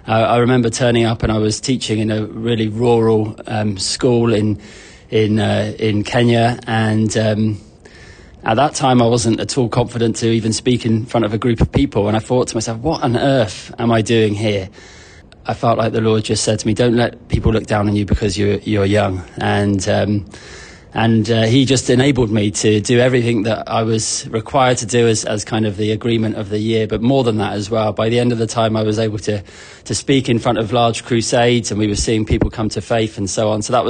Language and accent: English; Southampton, South East England, United Kingdom; So I was born in Southampton in the United Kingdom. And that's where I grew up.